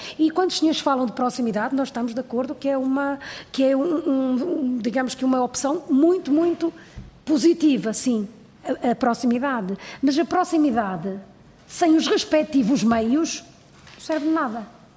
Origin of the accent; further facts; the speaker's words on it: Porto, Portugal; eu vou ter mesmo que tenho de ir para o Porto, vou ter mesmo para a minha terra